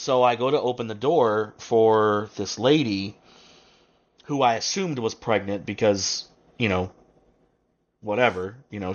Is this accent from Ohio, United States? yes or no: no; Gainesville, Florida, United States; now in Buffalo, United States; So again, I'm not originally from Buffalo. I'm originally from, you know, Florida, Gainesville, Florida. So I am from the South.